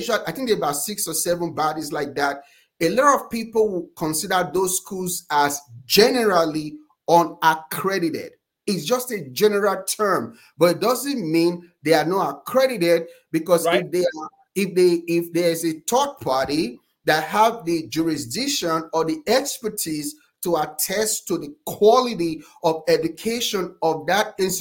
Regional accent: Nigeria; I'm from Nigeria. We send thousands of dollars every year from proceeds from our school to help people in Africa.

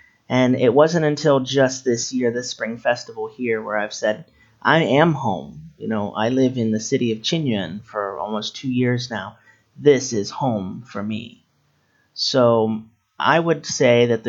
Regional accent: Orlando, Florida, United States; moved away; So I started in Orlando, Florida. That's my point of origin.

